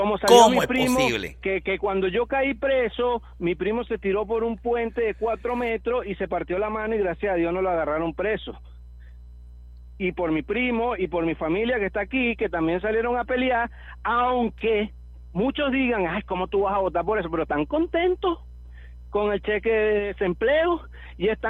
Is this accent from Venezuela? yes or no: yes; Maracay, Aragua, Venezuela; Yo soy de Maracay, Estado Aragua.